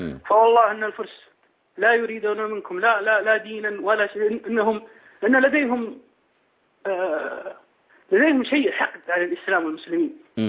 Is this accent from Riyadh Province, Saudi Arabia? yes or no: no; Taif, Makkah Province, Saudi Arabia; أنا موجود، أنا في من الطائف